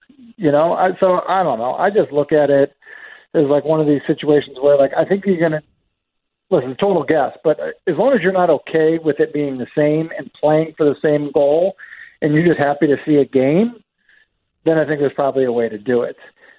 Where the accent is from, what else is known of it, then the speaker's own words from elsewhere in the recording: Boston, Massachusetts, United States; I'm originally from Boston.